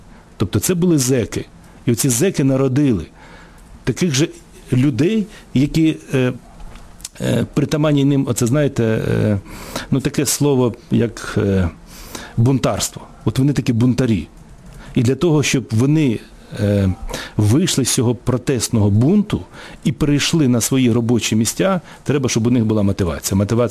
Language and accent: Ukrainian; Donetsk, Donetsk Oblast, Ukraine; тим паче, що я із Донецька